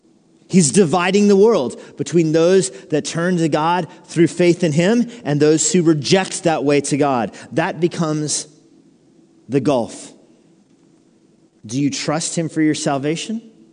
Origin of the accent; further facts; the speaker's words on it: New Mexico, United States; well, I'm from New Mexico.